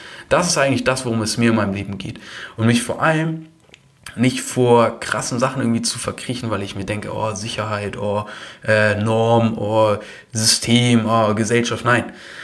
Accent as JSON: {"language": "German", "region": "Hamburg", "country": "Germany", "tie": "born or raised there", "said": "ich bin hier in Deutschland, in Hamburg aufgewachsen, so, einfach aus einer guten mittelständischen Familie"}